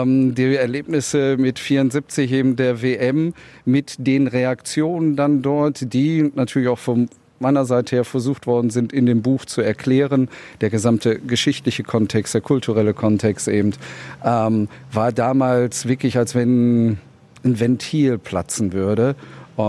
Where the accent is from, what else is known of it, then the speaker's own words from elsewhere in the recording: Zandvoort, North Holland, Netherlands; Dadurch bin ich dann in die Position gekommen, große Teile meiner Kindheit eben in Zandvoort, in den Niederlanden groß zu werden. Hatte dann dort eine Pflegefamilie